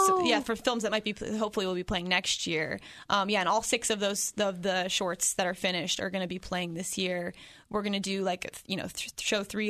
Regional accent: Englewood, Ohio, United States; Yeah, I'm from Inglewood. Yeah, so a suburb outside of Dayton. Yeah, that's where I'm from.

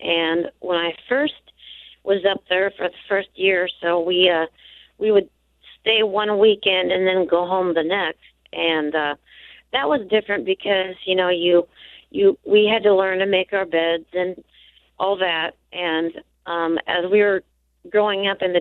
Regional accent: Ottumwa, Iowa, United States; also born or lived in Vinton; now in Mount Pleasant, United States; From kindergarten to fourth grade, I'm from Ottumwa. I live in Mount Pleasant now, but I went from kindergarten or preschool to fourth grade there, and then I switched from Ottumwa to Vinton at the Braille School from age 9 to 19

